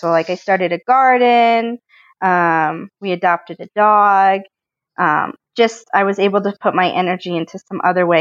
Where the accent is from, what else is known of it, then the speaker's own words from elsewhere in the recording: Colorado, United States; So I grew up in Colorado, and I grew up a competitive skier